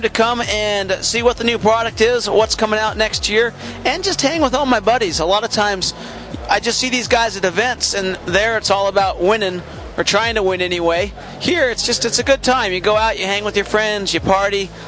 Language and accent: English; Hood River, Oregon, United States; Yeah, I had a lot of fun competing at the Little White race just because it's my hometown. I live right around Hood River, and it was more of a locals race